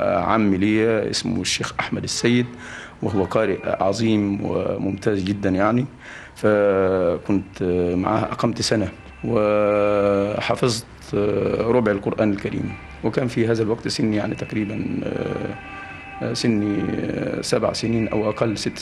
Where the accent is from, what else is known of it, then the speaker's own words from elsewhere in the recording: Al Minshah, Sohag Governorate, Egypt; born there; مكان الميلاد المنشاة، وهي مركز وتقع في محافظة سوهاج.